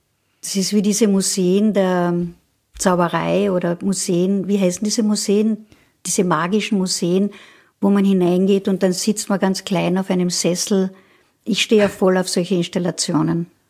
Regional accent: Carinthia, Austria; Ich bin auch in Wirklichkeit nur ein Kind vom Wörthersee

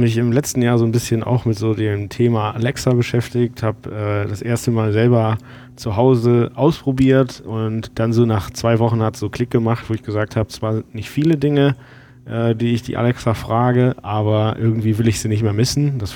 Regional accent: Düren, North Rhine-Westphalia, Germany; Ich bin ursprünglich eigentlich aus der Mitte zwischen Köln und Aachen, Düren, hab dann in Stuttgart studiert

